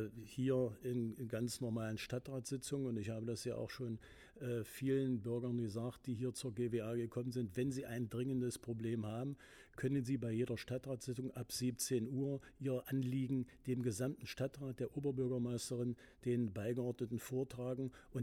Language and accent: German; Magdeburg, Saxony-Anhalt, Germany; Ich bin waschechter Magdeburger, das heißt also mit Elbwasser getauft.